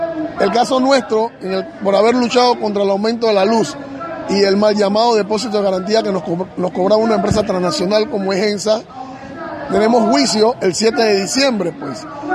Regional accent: Panama; nos afecta no solamente como panameños

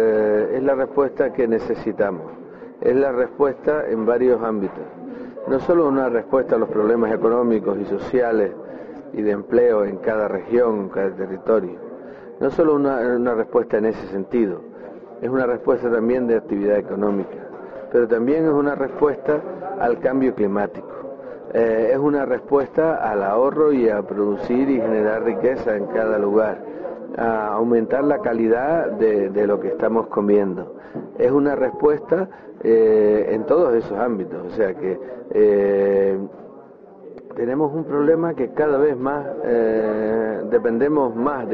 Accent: Canary Islands, Spain; vengo de las Islas Canarias

